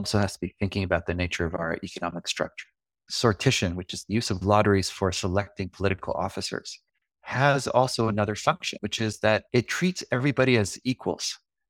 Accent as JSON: {"language": "English", "country": "Canada", "said": "But I have to say that, you know, as a Canadian, going out into nature is part of a regular practice"}